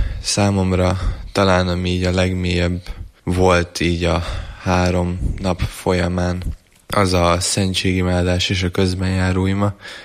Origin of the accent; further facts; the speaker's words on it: Harsány, Borsod-Abaúj-Zemplén, Hungary; 17 éves, és Harsányból érkeztem.